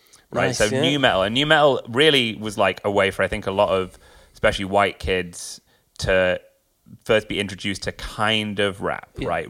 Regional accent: Sale, North West England, United Kingdom; Yeah, from Sale in Manchester. I don't sound like I'm from Manchester, and I don't know why. My mum's from Yorkshire, my dad's from Birmingham, and they both didn't have accents.

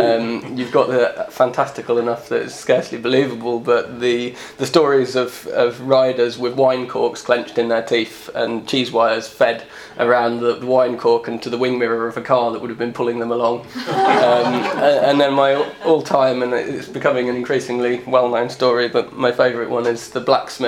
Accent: Midlands, United Kingdom; Myself, growing up in the Midlands, it wasn't at all like London, there wasn't as much going on.

